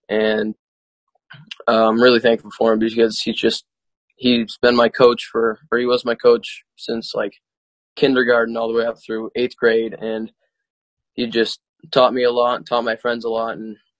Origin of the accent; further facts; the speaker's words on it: Readfield, Maine, United States; I'm from Readfield. I live in Readfield, Maine.